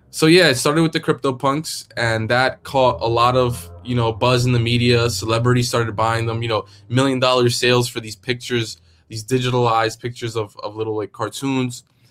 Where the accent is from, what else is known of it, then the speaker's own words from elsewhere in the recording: New York City, New York, United States; And, you know, I'm from New York City.